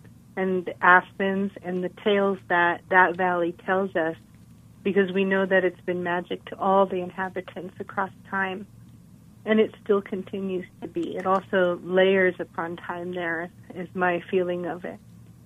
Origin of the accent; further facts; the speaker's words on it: Carbondale, Colorado, United States; I grew up in Carbondale, and people would know me as